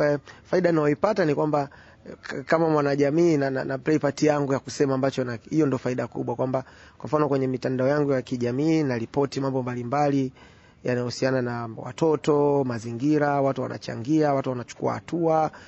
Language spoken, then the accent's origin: Swahili; Tanzania; mimi kama Mtanzania naamini ni rahisi mimi kuelewa mambo yanayoendelea Tanzania kuliko mtu mwingine yoyote. Na ukizingatia nimepata bahati ya kutembea Tanzania nzima naijua.